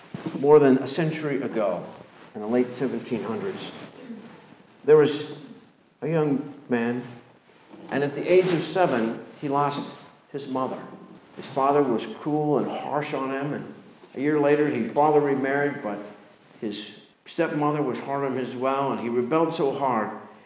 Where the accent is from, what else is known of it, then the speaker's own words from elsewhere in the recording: Pennsylvania, United States; I'm from Pennsylvania